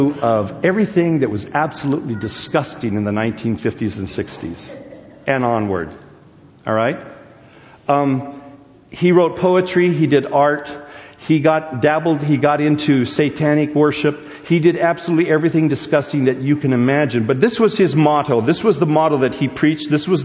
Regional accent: United States; Especially as an American. Because Americans are so self-willed. We're so determined.

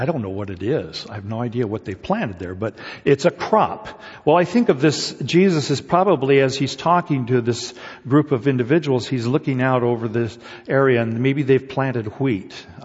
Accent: South Korea; growing up in Korea, I was born, the Korean War ended in 1953 and I was born in 1954. So I grew up in an economy and in a country that was ravaged by war.

